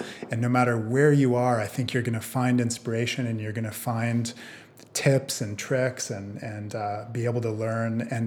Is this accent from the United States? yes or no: yes; Tucson, Arizona, United States; I'm thinking back to growing up in Tucson. You know, it's a small town, and it's a little sort of, it's the desert, it's out in the Wild West.